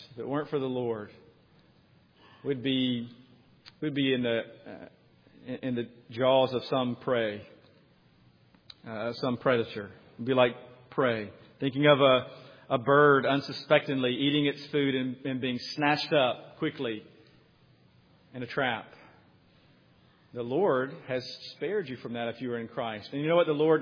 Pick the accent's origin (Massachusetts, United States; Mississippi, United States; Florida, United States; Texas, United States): Mississippi, United States; We come from Mississippi and have family on the coast of Mississippi, and or who've lived on the coast of Mississippi.